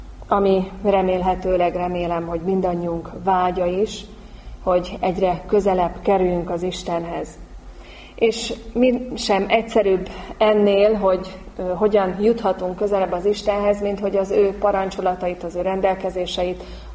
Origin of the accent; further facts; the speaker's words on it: Győr, Győr-Moson-Sopron, Hungary; Győri lévén, a Győr Nádorvárosi gyülekezetbe jártunk, testvéreimmel, édesapámmal együtt